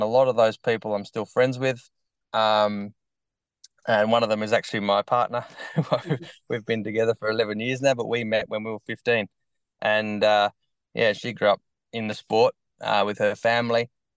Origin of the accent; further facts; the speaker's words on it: Bronte Beach, New South Wales, Australia; So growing up in Bronte Beach, I surf.